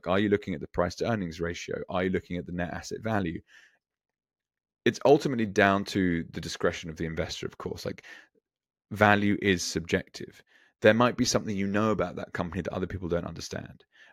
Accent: United Kingdom; thinking back to my home country of the UK

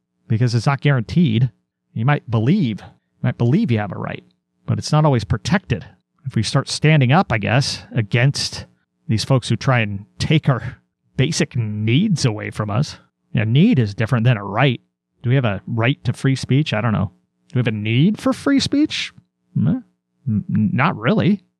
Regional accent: Portland, Oregon, United States; You see it in my hometown of Portland, Oregon.

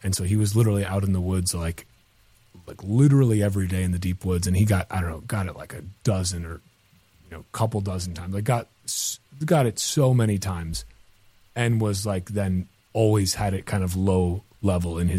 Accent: Wisconsin, United States; Cause I'm from Bumblefuck Nora, Wisconsin. And like, you just get it there.

